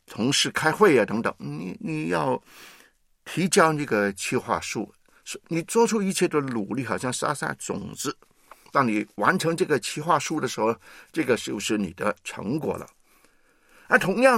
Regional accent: China; 这个是我们中国人的也有的善有善报的观点。

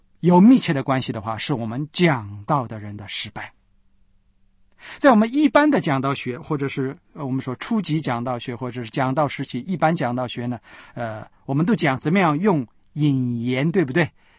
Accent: China; 因为我是中国人，这不是从我开始的，是从我父亲开始

